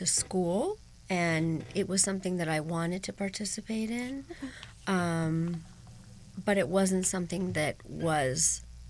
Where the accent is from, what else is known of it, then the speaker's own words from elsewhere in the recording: Colorado, United States; born there; Well, I was born in Colorado, and I've lived in California, though, for many years